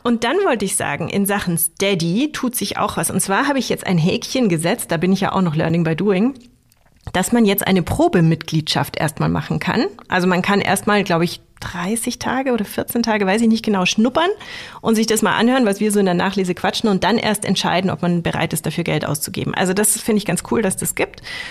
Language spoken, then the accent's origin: German; Poing, Bavaria, Germany; Ich nehme es an, weil ich bin aus Poing und das ist auch Poing und nicht Poing.